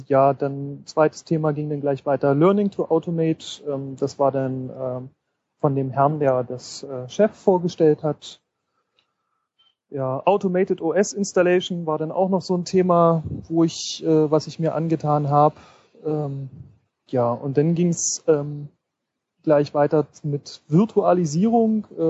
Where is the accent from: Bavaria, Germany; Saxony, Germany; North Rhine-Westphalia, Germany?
Saxony, Germany; Leipzig; Also ich komme aus Leipzig